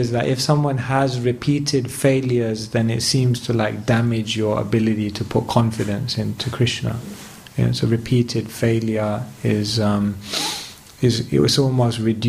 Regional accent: London, United Kingdom; I grew up in London in a place called Wembley.

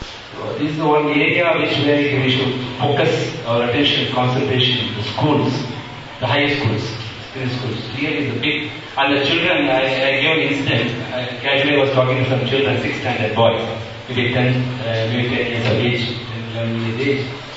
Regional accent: Bangalore, Karnataka, India; English is a second language; Almost in the South India, I am coming from Bangalore, they conduct the Janmashtami competitions.

